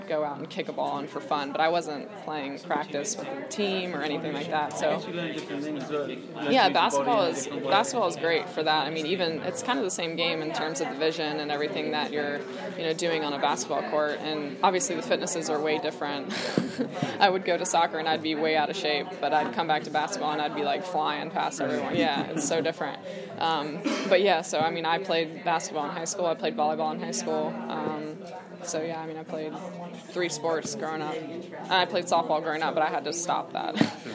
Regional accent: Georgia, United States; since I grew up in Georgia, I played club soccer in Florida.

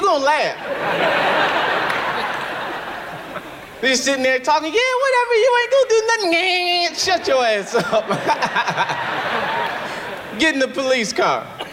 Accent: Detroit, Michigan, United States; now in Los Angeles, United States; I'm from Detroit. I moved out to LA. I live in a van.

